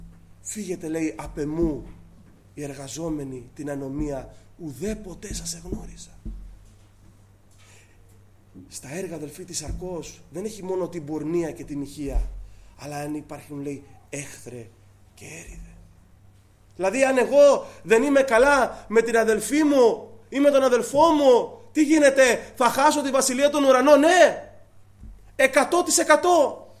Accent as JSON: {"language": "Greek", "town": "Mytilene", "region": "North Aegean", "country": "Greece", "tie": "born or raised there", "said": "Θυμάμαι όταν ήμουν μικρός εδώ στη Μυτιλίνη, κάθε βράδυ ρώταγα τον πατέρα μου"}